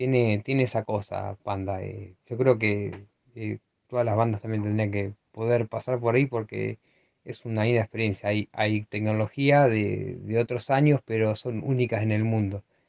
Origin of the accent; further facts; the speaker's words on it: La Plata, Buenos Aires Province, Argentina; si somos de acá de La Plata, podemos tocar lo que somos de acá de La Plata también